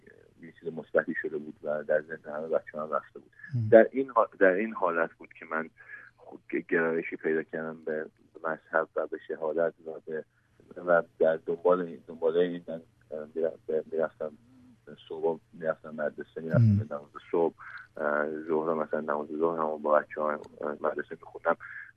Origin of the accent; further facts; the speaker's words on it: Iran; moved away; also born or lived in Turkey; ما اول اینکه از ایران اومدم به ترکیه،